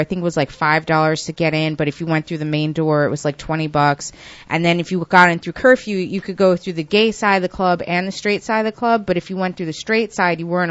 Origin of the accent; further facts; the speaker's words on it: New York, United States; because like I'm from Westchester, so like I'd come down here clubbing when I was like 15, 16, like my junior prom.